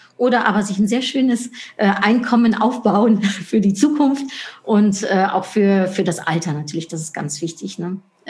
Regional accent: Netherlands; German is a second language; Ich bin in den Niederlanden aufgewachsen und habe viel in den Niederlanden auch gewohnt und gearbeitet.

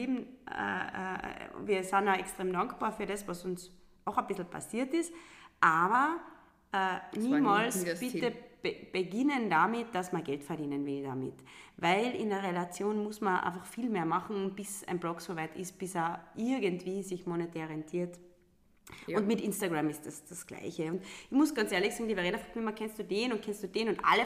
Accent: Salzburg, Austria; born there; Klassische, bin eine gebürtige Lungauerin.

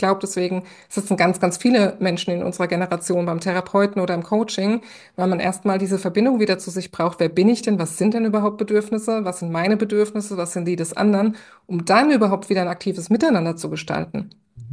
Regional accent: western Germany, Germany; ich bin im Westen Deutschlands groß geworden sozusagen.

